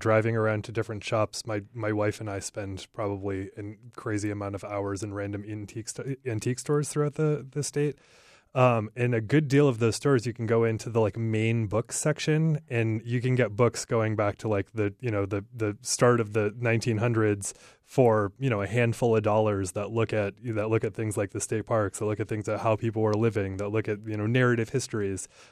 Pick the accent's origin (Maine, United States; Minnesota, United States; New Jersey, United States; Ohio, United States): Maine, United States; Yeah, it's part of just growing up in Maine is that I, you know, like church suppers, church craft fairs